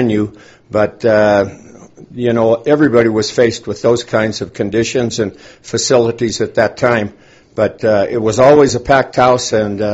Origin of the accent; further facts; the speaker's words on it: Butte, Montana, United States; When I was growing up in Butte, I can remember sneaking into the stadium